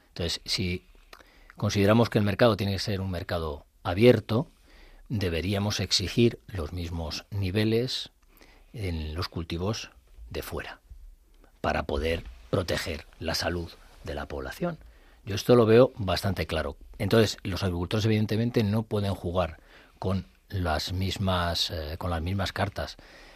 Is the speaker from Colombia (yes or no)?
no; Madrid, Community of Madrid, Spain; Y sí, soy madrileño, pero me siento profundamente extremeño, verato, de la zona de la Vera. Lo llevo a gala.